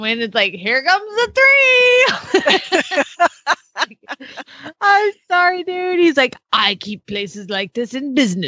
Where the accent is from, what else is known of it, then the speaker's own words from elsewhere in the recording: Atlanta, Georgia, United States; No, I'm from Atlanta. Racing is illegal in Georgia.